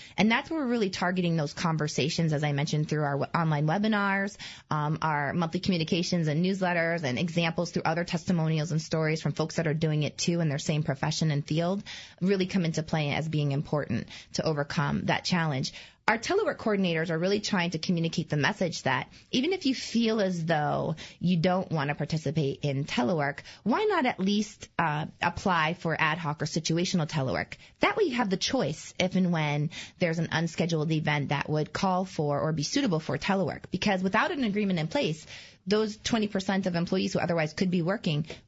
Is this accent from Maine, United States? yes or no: yes; Maine, United States; Plenty of times, I'm from Maine, and I know the state and county offices at USDA in Maine often have ice storms